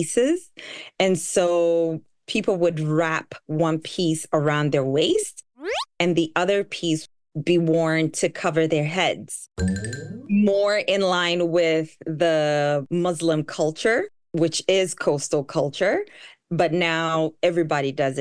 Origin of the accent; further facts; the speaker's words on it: Tanzania; first language Swahili; English is a second language; That's right. I come from Tanzania